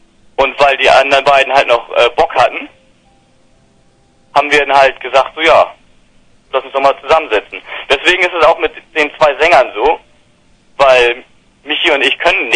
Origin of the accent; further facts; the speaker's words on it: Bullendorf, Germany; Aus Bullendorf. Also eigentlich bei dem Zorn, aus allen Dörfern vereint.